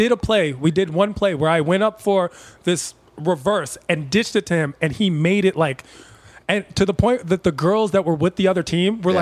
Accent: United States; More just because we're American

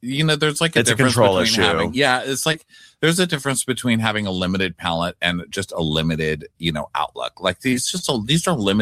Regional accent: New York, United States; Forget about it. I'm from New York.

